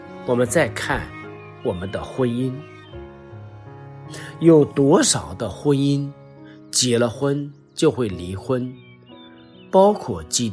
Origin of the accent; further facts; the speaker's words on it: China; 我们身为中国人没有文明也没有礼仪了